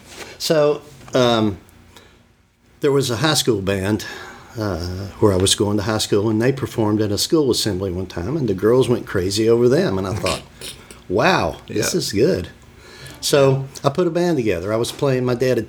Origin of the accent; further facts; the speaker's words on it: West Virginia, United States; And I grew up in Appalachia, up in West Virginia, so country music was always a part of my life.